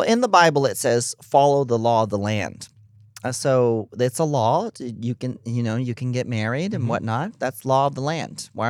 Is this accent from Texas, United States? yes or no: yes; Texas, United States; I'm also kind of sad that I'm from Texas